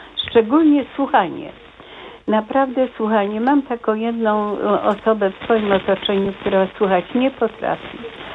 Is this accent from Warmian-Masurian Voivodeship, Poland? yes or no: no; Toruń, Kuyavian-Pomeranian Voivodeship, Poland; Ja dzwonię z południa Polski, aczkolwiek jestem torunianką